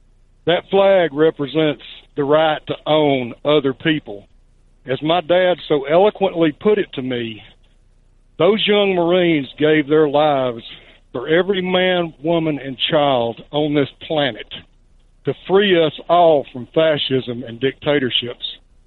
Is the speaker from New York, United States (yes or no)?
no; Alabama, United States; Born and raised in Alabama, I love my state. I love my country.